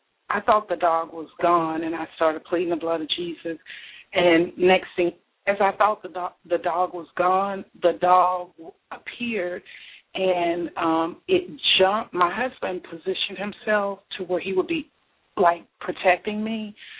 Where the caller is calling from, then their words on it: Georgia, United States; I'm actually calling from Georgia.